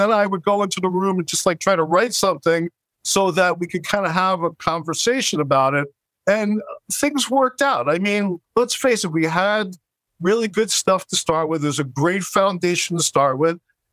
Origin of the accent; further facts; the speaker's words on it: Brooklyn, New York, United States; I basically grew up with people yelling and screaming at each other